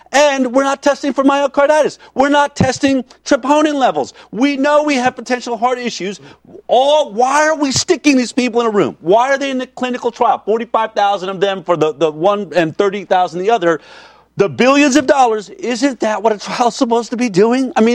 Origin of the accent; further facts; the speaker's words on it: Hollywood, California, United States; My friends, I come from Hollywood, they can't get onto a film set without being PCR tested every single day.